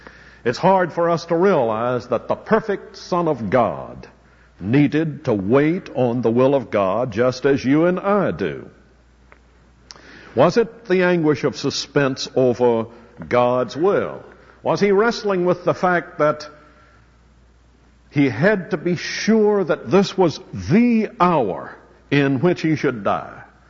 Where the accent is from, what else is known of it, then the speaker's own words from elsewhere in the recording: the South, United States; as you all know, I'm a Southerner, and I think that some of the greatest men that America has ever produced have been men from below the Mason-Dixon line.